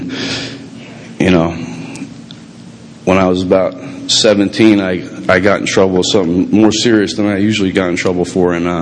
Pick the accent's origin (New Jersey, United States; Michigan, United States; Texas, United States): New Jersey, United States; I grew up in New Jersey. I come from a big Irish Catholic family. I got like over 40 cousins on one side.